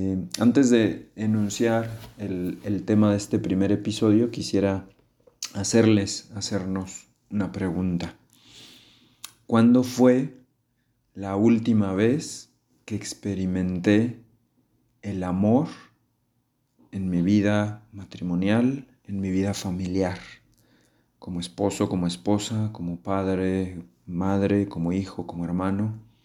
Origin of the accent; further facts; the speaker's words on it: Mexico; soy legionario de Cristo, soy mexicano. Y desde hace algunas semanas trabajo aquí en Monterrey